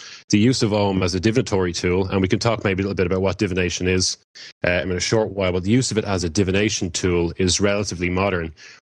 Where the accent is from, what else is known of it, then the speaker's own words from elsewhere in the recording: Ireland; because I'm from Ireland myself.